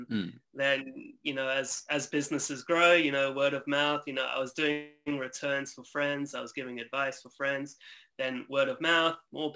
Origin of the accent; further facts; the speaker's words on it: Sydney, New South Wales, Australia; moved away as an adult; now in United States; I'm Australian born and raised, grew up in Sydney, and then I moved to America, you know, in 2013.